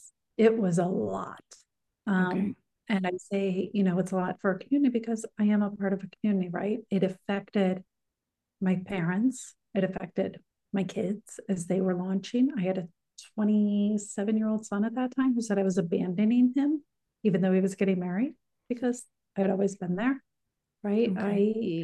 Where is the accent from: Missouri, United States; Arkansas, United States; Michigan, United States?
Missouri, United States; St. Louis; also born or lived in Cleveland; when I was married, I was in Cleveland, even though I'm from St. Louis. And so divorces, I had only been in Cleveland for 4 years at that point. And so I moved back home.